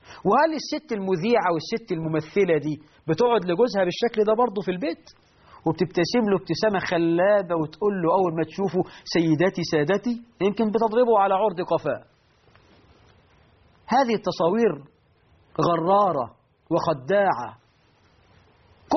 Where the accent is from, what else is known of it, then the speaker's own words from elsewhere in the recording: Egypt; بقى عندنا في مصر 12 مليون عانس، لأننا نغالي في المهور